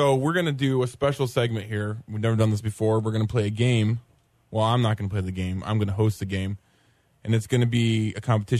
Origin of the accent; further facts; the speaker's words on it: Grand Rapids, Michigan, United States; born there; I was born in Grand Rapids.